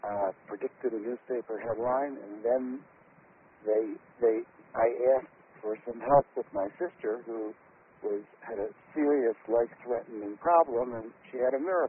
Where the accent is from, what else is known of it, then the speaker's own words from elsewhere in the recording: Philadelphia, Pennsylvania, United States; born there; And I was born in Philadelphia.